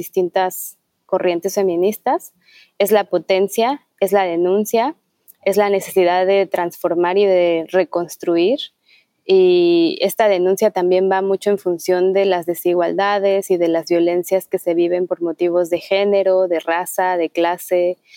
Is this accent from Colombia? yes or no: no; Mexico City, Mexico; Mis abuelos son de Oaxaca y de Toluca. Mis padres nacieron en la Ciudad de México y yo crecí ahí. Actualmente vivo en el sureste del país, específicamente en San Cristóbal de las Casas, en Chiapas.